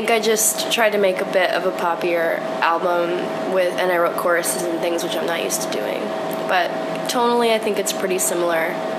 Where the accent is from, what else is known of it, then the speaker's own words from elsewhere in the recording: Brunswick, Maine, United States; Yeah, I'm from Brunswick, Maine. I started making music when I was 18.